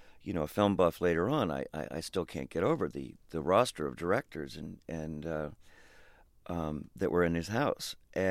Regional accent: Los Angeles, California, United States; also born or lived in New York; I grew up in Los Angeles and in New York, and we ended up in the entertainment business.

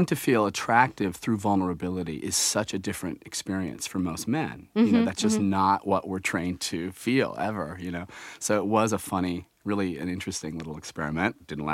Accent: United States; It's a really English thing that I think as an American I was doubly curious about sort of trying to understand.

